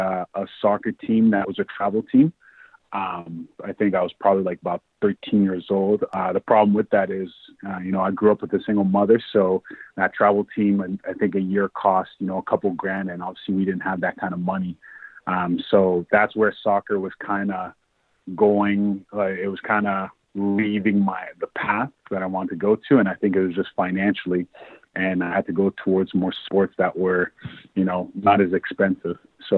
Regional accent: Canada; I'm not American. I, you know, grew up here in Canada

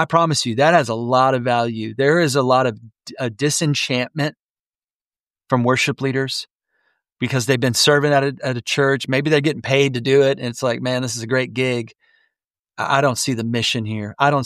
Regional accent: Houston, Texas, United States; now in Dallas, United States; So, I speak from experience. I grew up in Houston. I'm in Dallas, I've been a part of 3 church plants

